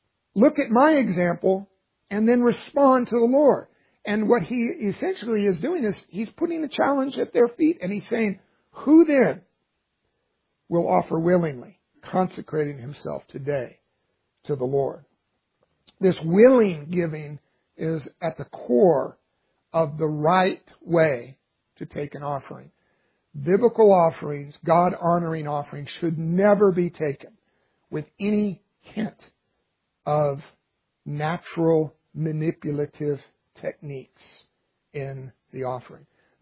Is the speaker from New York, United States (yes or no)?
no; Texas, United States; is the way we used to say it when I grew up in Texas.